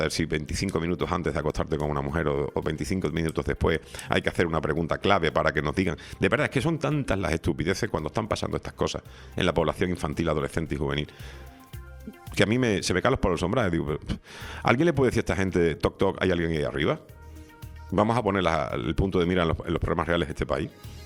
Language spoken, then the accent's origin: Spanish; Spain; Eso que ya somos los españoles de a pie, que somos virólogos profesionales